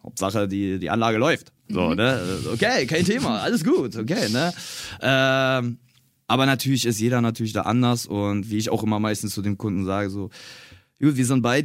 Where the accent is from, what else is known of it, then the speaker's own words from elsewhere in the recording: Berlin, Germany; Berlin ist meine Heimat. Ich bin aufgewachsen in Berlin-Reinickendorf, Wedding, Pankow.